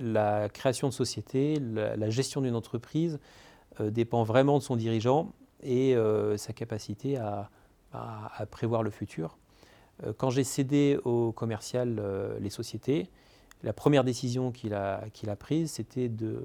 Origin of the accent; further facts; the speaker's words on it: Lyon, Auvergne-Rhône-Alpes, France; puisque je suis lyonnais à l'origine